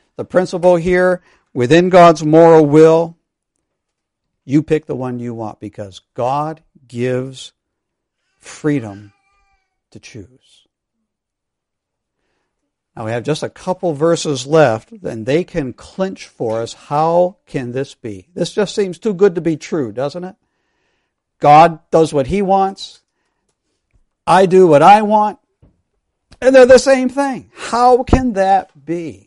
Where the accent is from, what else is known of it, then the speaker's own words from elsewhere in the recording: East Longmeadow, Massachusetts, United States; to my hometown of East Longmeadow, Massachusetts, and actually have her be a part of my home church.